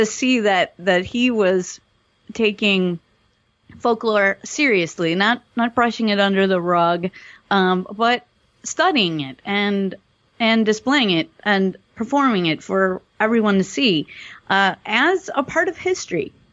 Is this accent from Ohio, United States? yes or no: no; Milwaukee, Wisconsin, United States; I'm from Milwaukee, Wisconsin, and she always used to listen to the Chicago radio stations.